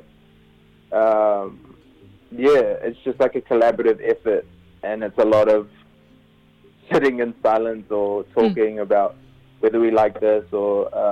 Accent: Auckland, New Zealand; just growing up in Auckland and things like that.

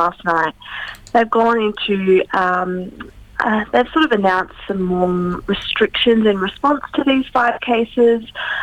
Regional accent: Adelaide, South Australia, Australia; I'm from Adelaide, so it's like Adelaide City and Adelaide suburbs are, you know, quite distant from each other.

